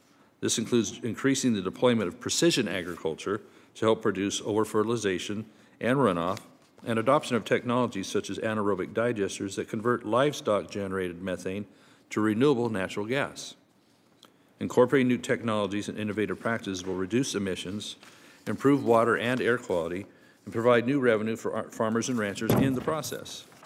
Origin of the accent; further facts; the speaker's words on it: California, United States; especially significant fires in my home state of California.